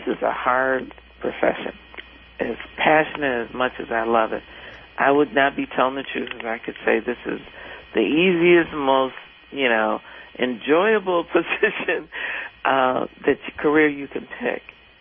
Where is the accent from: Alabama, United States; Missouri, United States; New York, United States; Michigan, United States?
Michigan, United States; Detroit; now in Oakland County, United States; I was born and raised in Detroit, proud graduate of Pershing High School, bought my first home in Detroit, married my childhood sweetheart 40 years this month. And then I moved my family to Oakland County, and I've been here about 28 years.